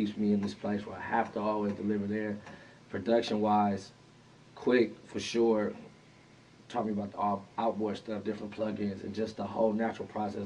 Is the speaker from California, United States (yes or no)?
yes; Compton, California, United States; Of course, I mean, I'm fucking from Compton.